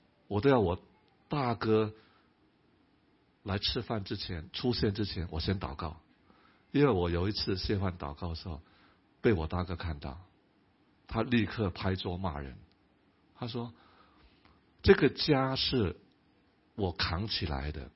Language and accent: Chinese; Hong Kong; born there; 因为我大哥比我大20岁，他在大陆出生，我在香港出生。